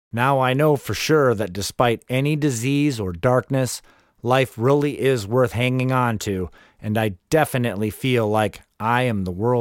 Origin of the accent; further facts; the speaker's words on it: Lansing, Michigan, United States; She's from the Kalamazoo area, and I'm from Lansing.